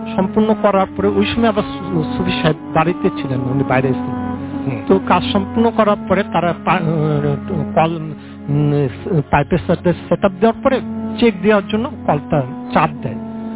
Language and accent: Bangla; Tangail, Dhaka Division, Bangladesh; আমি টাঙ্গাইল থেকে আসছি।